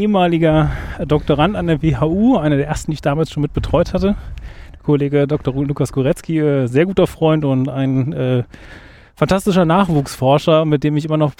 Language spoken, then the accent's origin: German; Kassel, Hesse, Germany; Weder noch, ich komme genau aus der Mitte, aus Kassel eigentlich.